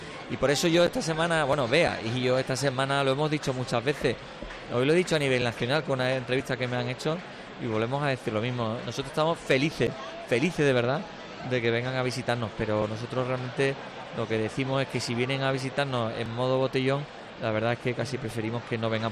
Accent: Andalusia, Spain; accent: Andalusian; reivindicamos desde aquí nuestro acento, nuestra manera de vivir, la necesidad de lucha, que hay muchas cosas pendientes en Andalucía, en Cádiz

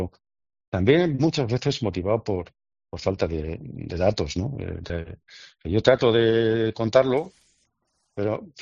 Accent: Bilbao, Basque Country, Spain; También tenemos otras peores, las de mi pueblo, Bilbao, 88,8.

